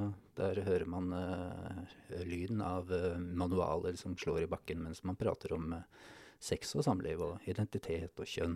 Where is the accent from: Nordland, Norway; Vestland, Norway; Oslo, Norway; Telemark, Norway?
Oslo, Norway; Men jeg vokste opp I Oslo. Jeg har rukket å bli 50 år. Bodd litt forskjellige steder rundt omkring I landet.